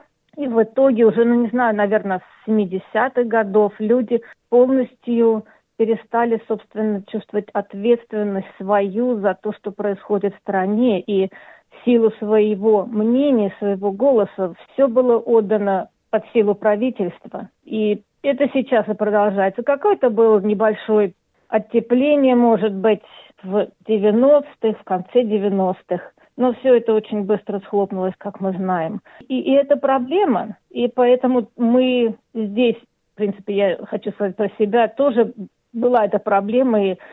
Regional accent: Chernogolovka, Moscow Oblast, Russia; moved away as an adult; now in Australia; Я приехала из Московской области, используя модное слово из Наукограда, Черноголовки, и здесь продолжаю работать в науке.

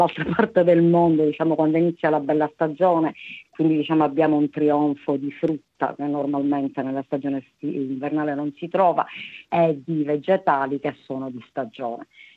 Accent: Sicily, Italy; a cui io sono diciamo affezionatissima essendo siciliana.

